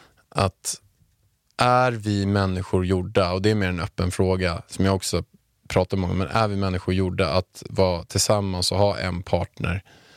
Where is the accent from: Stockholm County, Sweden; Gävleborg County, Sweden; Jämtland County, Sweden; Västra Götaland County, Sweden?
Stockholm County, Sweden; Haninge; jag kommer från Haninge som du vet. Och jag har, jag är uppväxt några hundra meter från Beijerbygg när det låg i Haninge förut.